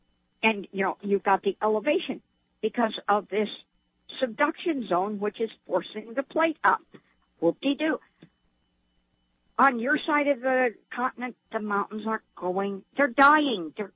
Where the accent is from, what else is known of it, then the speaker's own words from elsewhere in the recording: Seattle, Washington, United States; I was raised in Seattle.